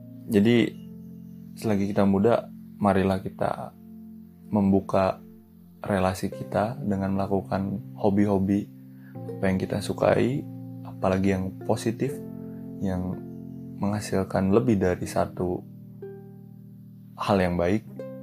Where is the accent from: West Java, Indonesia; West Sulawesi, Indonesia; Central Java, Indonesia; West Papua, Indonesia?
West Java, Indonesia; Cianjur; Dan gue sendiri pulang ke daerah gue, dari Bogor ke Cianjur.